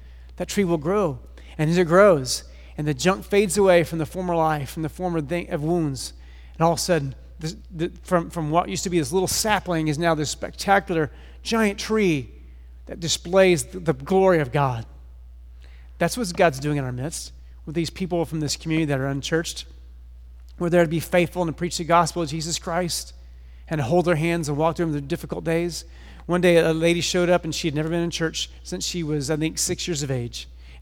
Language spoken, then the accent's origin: English; Independence, Missouri, United States; I'm from Kansas City, born and raised in Independence, Missouri.